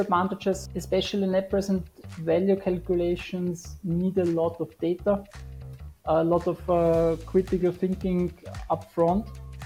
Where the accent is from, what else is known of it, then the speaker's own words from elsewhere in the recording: Austria; And to myself, born and raised in Austria, in the middle of Europe, I am a finance professional